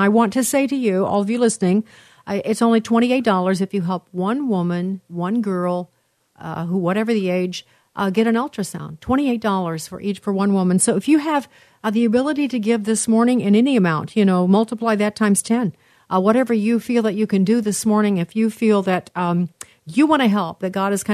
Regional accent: Chicago, Illinois, United States; She studied in Chicago, my hometown

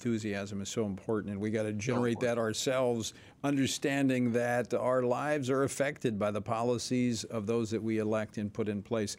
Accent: Louisiana, United States; he was right in pointing out some of those races in Louisiana because I watched them in my home state.

